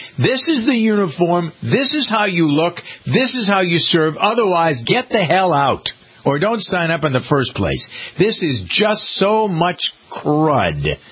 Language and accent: English; Framingham, Massachusetts, United States; My hometown of Framingham, Massachusetts